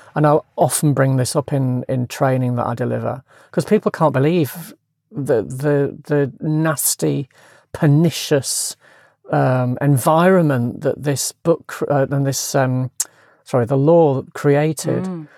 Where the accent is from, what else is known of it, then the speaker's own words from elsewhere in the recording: Manchester, North West England, United Kingdom; born there; moved away as an adult; also born or lived in London; Well, I'd left home. I was born in Manchester. I left home at 18 for teacher training college in London.